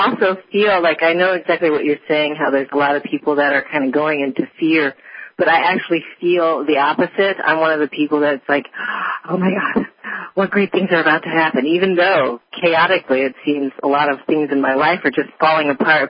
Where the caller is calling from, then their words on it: California, United States; Oh, I'm calling from California, too.